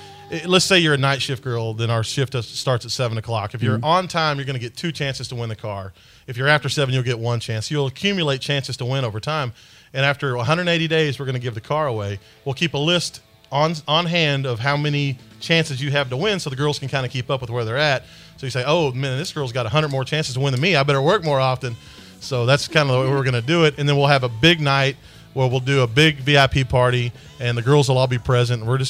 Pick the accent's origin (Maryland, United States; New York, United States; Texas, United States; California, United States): Texas, United States; Fort Worth; And that's why I like Fort Worth. This is my hometown, and this is why I chose to come back to Fort Worth to do this.